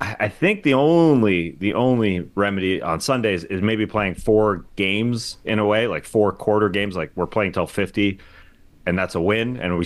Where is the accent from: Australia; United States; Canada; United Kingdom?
Canada; I'm a Canadian.